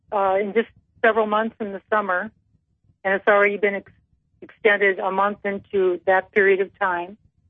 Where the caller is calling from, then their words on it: Minnesota, United States; Mr. Barnes, I'm calling from Minnesota